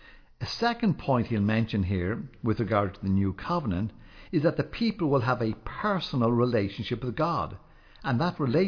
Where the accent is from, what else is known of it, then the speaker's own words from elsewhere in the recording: Ireland; I'm born in Ireland. I've got no control over that. I'm Irish.